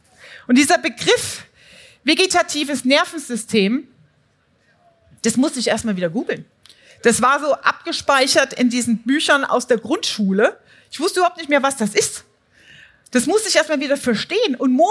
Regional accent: Thuringia, Germany; In einem kleinen Dorf in Thüringen, aufgewachsen damals in der DDR, zwischen Stallung und Feldern, keine Akademikerfamilie

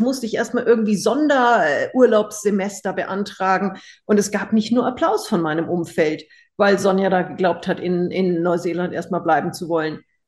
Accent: Munich, Bavaria, Germany; Ich komme aus München

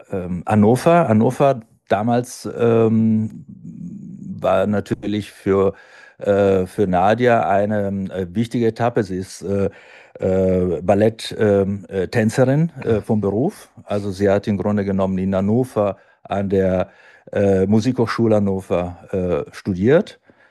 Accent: Milan, Lombardy, Italy; German is a second language; genau, in Mailand geboren worden und ja, also die meisten Zeit habe ich in meiner Jugend in Mailand verbracht.

